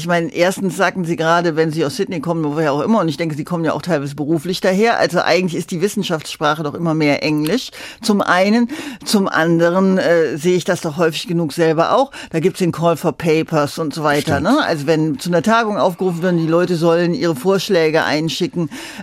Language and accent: German; Cologne, North Rhine-Westphalia, Germany; Ich komme ja aus Köln, als ich so durch Köln lief.